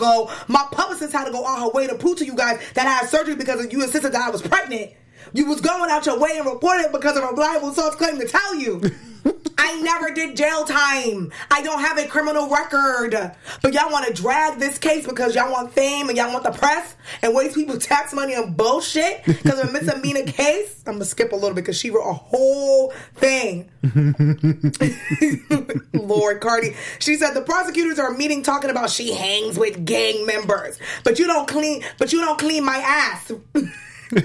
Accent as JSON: {"language": "English", "region": "New York", "country": "United States", "said": "I'm from New York, so you know how I feel about New Jersey."}